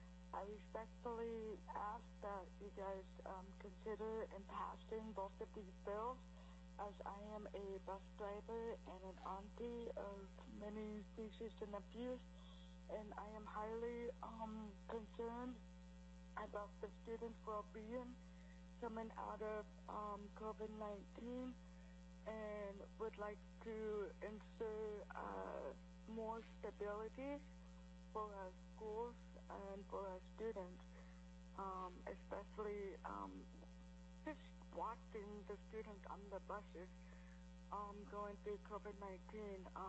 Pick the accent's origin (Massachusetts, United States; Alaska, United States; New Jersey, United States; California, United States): Alaska, United States; Juneau; now in Fort Myers, United States; I'm from Juneau, Alaska, but I'm currently in Fort Myers, Florida, calling in.